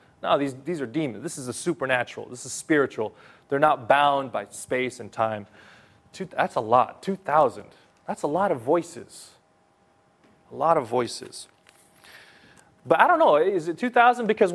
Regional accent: California, United States; I'm from California. I went to a small private Christian school, and our student body was about 2,000 students.

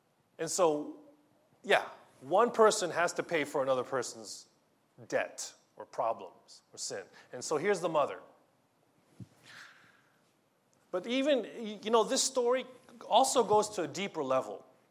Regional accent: Philippines; now in Japan; So, for example, I'm Filipino. I grew up in a Filipino home. And we live in Japan, an Eastern, in the Eastern Hemisphere.

